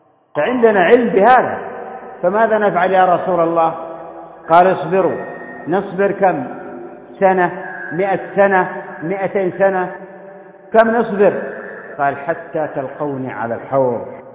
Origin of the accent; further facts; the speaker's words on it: Yemen; بلادنا اليمن السعيد, اليمن المبارك, أهل الحكمة والإيمان